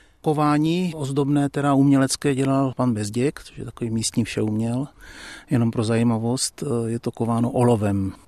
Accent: Slatinice, Olomouc Region, Czechia; Jsem rodák ze Slatinic, takže jsme si tady na takzvaný příhon chodívali hrát

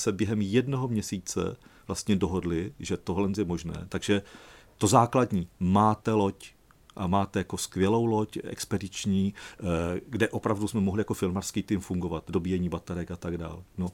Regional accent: Kostelany nad Moravou, Zlín Region, Czechia; O to víc, že jsem z Moravy. A vlastně vyrostl jsem v Kostelnech nad Moravou

